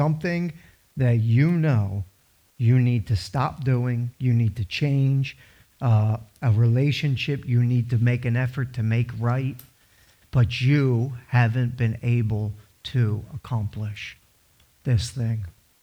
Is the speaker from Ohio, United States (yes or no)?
no; New Jersey, United States; I grew up in New Jersey. We grew up in suburbia. There was I grew up in a development called Crescent Hollow.